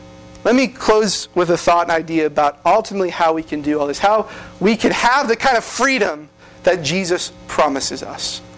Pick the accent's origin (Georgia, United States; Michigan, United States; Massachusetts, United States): Massachusetts, United States; Boston; I grew up in Boston. And there's no illusion of Christianity in Boston.